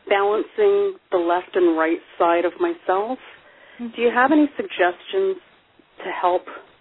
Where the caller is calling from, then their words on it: Canada; I'm calling from Canada.